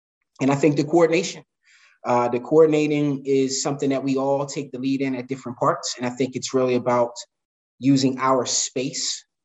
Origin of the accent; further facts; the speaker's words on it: Camden, New Jersey, United States; I'm born and raised in Camden, New Jersey. So I'm a South Jersey transplant. I've been here in now Northern New Jersey for about 20 years.